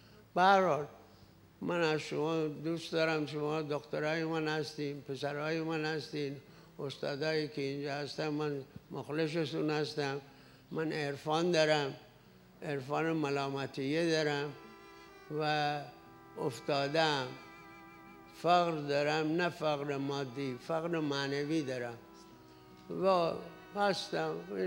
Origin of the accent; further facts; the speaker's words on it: Rasht, Gilan, Iran; گفتم خب من رشتی هستم، اگر به جایی رسیدم بتونم برای این شهر و دیارم که استان اول بود کاری بکنم.